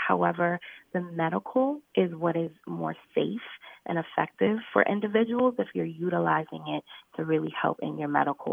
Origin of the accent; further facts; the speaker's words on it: Pennsylvania, United States; also born or lived in Virginia; And then I moved back to Pennsylvania, which is my hometown.